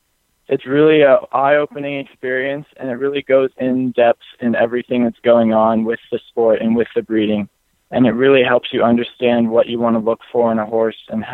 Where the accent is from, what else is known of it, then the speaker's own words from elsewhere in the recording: Akron, Ohio, United States; I'm from Akron, Ohio, and I'm from more of an eventing background